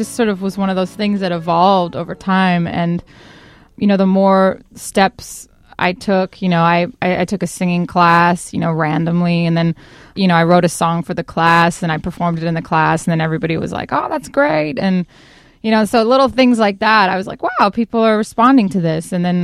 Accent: Zimbabwe; also born or lived in South Africa / Sydney, Australia / Portland, Oregon; now in Brooklyn, United States; My family's South African, so I grew up in Zimbabwe and South Africa, and then we moved to Sydney, Australia, and then to Portland, Oregon.

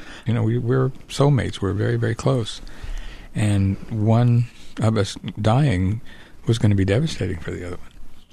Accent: Indiana, United States; I'm from Indiana myself.

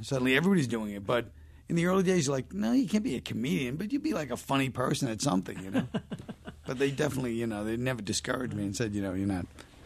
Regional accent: Brooklyn, New York, United States; I grew up in Park Slope, which is a great neighborhood.

